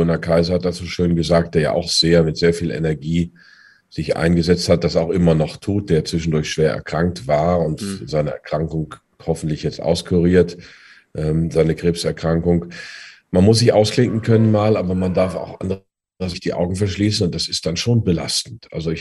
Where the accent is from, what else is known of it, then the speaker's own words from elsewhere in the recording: North Rhine-Westphalia, Germany; dann werden Sie auch Malle in der Birne, wie man bei uns im Sauerland so schön sagt.